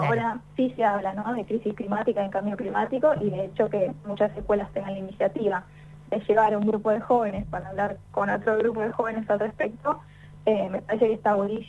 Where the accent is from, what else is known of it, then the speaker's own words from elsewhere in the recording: La Plata, Buenos Aires Province, Argentina; yo soy de La Plata